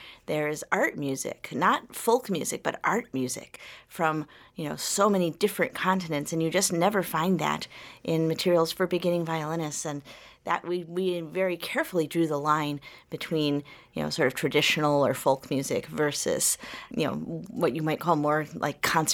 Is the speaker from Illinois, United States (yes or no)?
yes; Chicago, Illinois, United States; But, you know, growing up in Chicago, just, you know, listening to my parents' old records, going to the Chicago Blues Fest